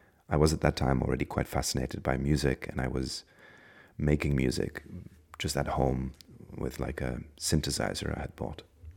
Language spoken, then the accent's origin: English; Ostend, Flanders, Belgium; now in Sofia, Bulgaria; I am from Belgium originally. I was born in Ostende at the seaside. I currently live, I'm not sure, I have a home base in Sofia, in Bulgaria, and I'm currently in Berlin